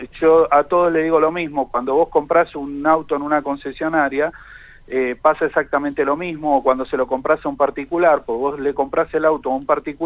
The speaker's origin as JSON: {"language": "Spanish", "town": "Villa La Angostura", "region": "Neuquén", "country": "Argentina", "said": "soy de Villa Langostura."}